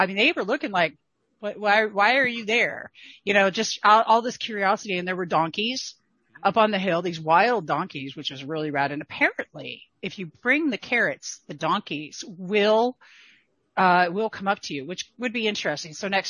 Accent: California, United States; I'm from California.

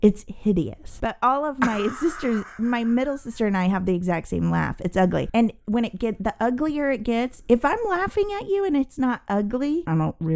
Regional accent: Springfield, Missouri, United States; It's not easy. I'm from Springfield, Missouri.

